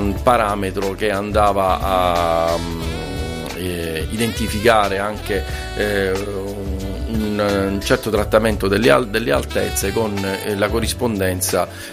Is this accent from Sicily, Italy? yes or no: yes; Milazzo, Sicily, Italy; Io ho vissuto sempre a Milazzo e ho pensato, ecco, di lasciare qualche cosa di mio e di dedicare qualcosa di mio a Milazzo